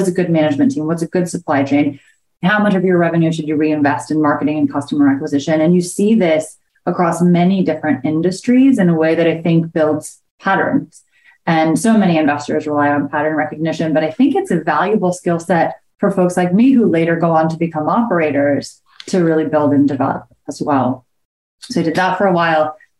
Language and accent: English; New Jersey, United States; I grew up in New Jersey.